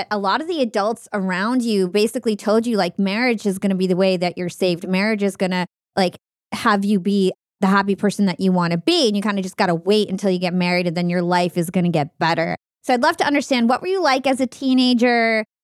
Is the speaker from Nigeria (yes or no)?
no; New Jersey, United States; I am Arab American. I grew up in New Jersey.